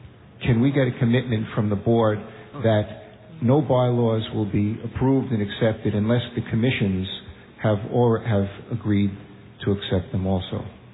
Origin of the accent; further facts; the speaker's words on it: New York, United States; from New York.